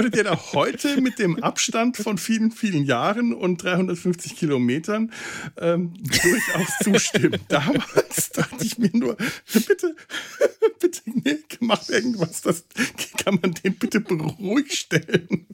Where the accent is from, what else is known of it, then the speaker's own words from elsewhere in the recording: Schweinfurt, Bavaria, Germany; Ich bin in Schweinfurt zur Schule gegangen.